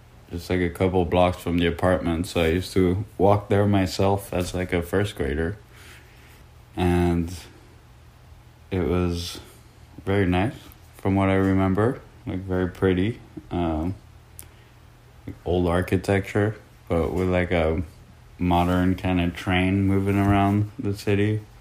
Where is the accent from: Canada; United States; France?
France; Grenoble, Auvergne-Rhône-Alpes; also born or lived in Ducey; I was born in Grenoble, and I lived in Ducey, not too far from Grenoble, near the Alps for like 5 years. And it was a little village.